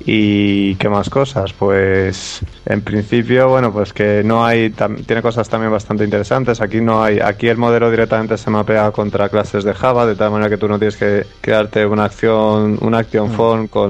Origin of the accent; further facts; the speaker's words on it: Madrid, Community of Madrid, Spain; soy madrileño, tengo 29 años, estudié Ingeniería Superior en Informática en la Universidad Autónoma de Madrid